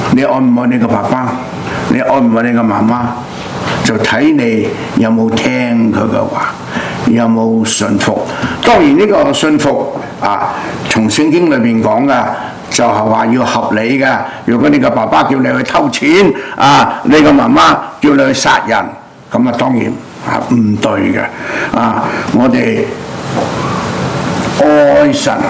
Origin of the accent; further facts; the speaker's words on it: Guangdong, China; 我哋廣東人好少用呢啲咁嘅字啊